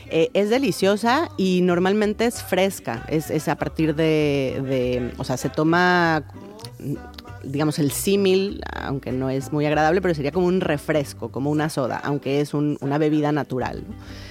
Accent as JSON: {"language": "Spanish", "country": "Mexico", "said": "como mexicana, además del tamal que estamos escuchando"}